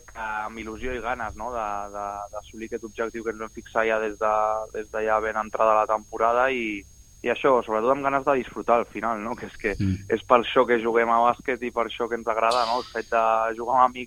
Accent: Sitges, Catalonia, Spain; som sis jugadors de Sitges, és a dir, la meitat de l'equip som d'aquí i tots els altres som més o menys al voltant.

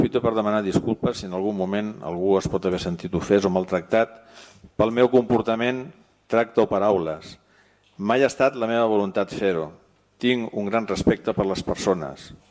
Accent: Sitges, Catalonia, Spain; Jo continuaré a Sitges perquè és el meu poble.

